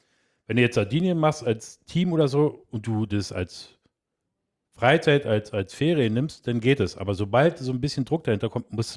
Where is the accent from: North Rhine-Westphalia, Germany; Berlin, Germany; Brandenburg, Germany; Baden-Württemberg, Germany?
Berlin, Germany; als Berliner ist ja alles hoch.